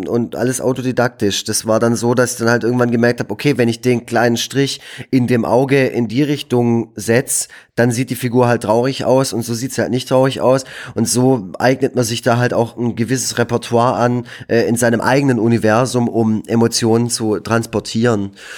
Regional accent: Baden-Württemberg, Germany; now in Stuttgart, Germany; Ursprünglich komme ich aber aus dem Nordschwarzwald und war auch schon zwischenzeitlich in anderen Städten gelebt, aber seit 5 Jahren bin ich jetzt in Stuttgart, Bad Cannstatt.

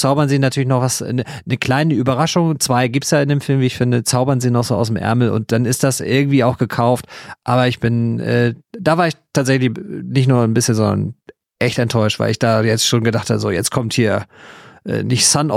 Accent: Baden-Württemberg, Germany; Ich habe als Schwabe doch totale Ahnung davon.

